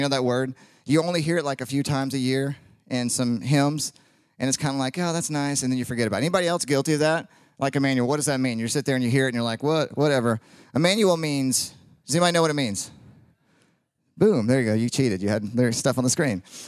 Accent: Mississippi, United States; I remember growing up, like, I grew up in South Mississippi, so I believed in all the things.

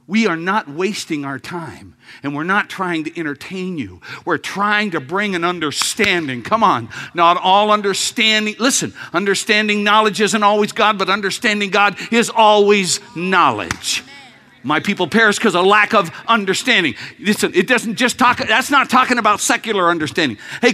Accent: Louisiana, United States; I'm from Louisiana. Come on. If it ain't fried, it ain't worth eating.

